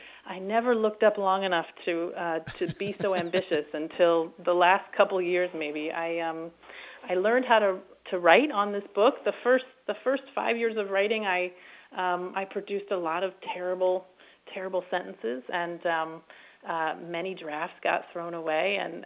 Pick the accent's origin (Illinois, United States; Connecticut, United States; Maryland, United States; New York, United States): New York, United States; New York City; I grew up in New York City, and New York is, you know, it's such an ambitious place